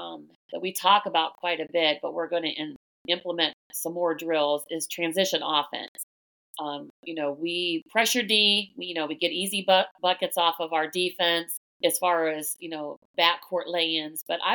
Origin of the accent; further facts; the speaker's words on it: Akron, Ohio, United States; You know, I'm from Akron.